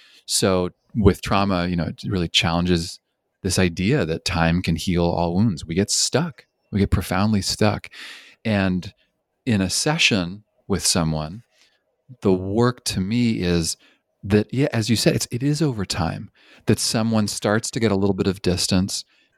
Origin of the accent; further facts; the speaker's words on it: Canada; also born or lived in British Columbia; I'm originally from Canada, and I spent 10 years in British Columbia